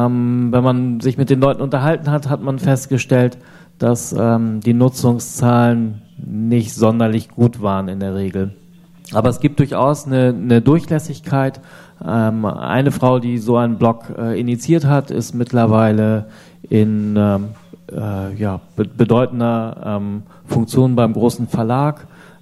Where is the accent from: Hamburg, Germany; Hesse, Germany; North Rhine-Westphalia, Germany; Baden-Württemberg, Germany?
Hamburg, Germany; Das gibt es bei uns in Hamburg tatsächlich.